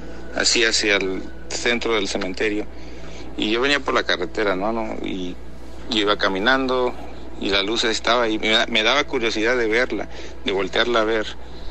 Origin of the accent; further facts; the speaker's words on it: Morelos, Mexico; now in Arizona, United States; soy de Arizona, originalmente de Morelos.